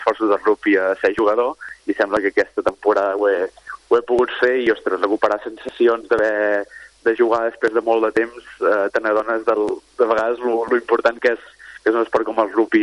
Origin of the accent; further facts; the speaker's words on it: Torroella de Montgrí, Catalonia, Spain; now in Sabadell, Spain; jo sóc originari de Torroella de Montgrí, que és el Baix Empordà, un poble petit, però que hi ha hagut rugby des de fa 15 anys, llavors vaig estar jugant allà amb l'escola, llavors amb el sènior, i llavors per motius d'estudi laboral vaig acabar a Sabadell